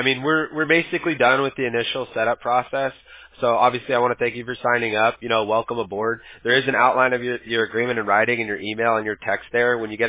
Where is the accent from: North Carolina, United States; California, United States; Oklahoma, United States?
California, United States; Huntington Beach; Yeah, actually, I'm a Huntington Beach native, so I grew up in Surf City. I was a little surfer kid.